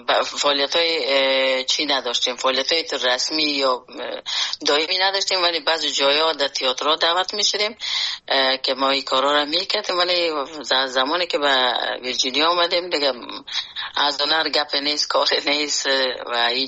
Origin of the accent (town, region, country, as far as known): Afghanistan; born or raised there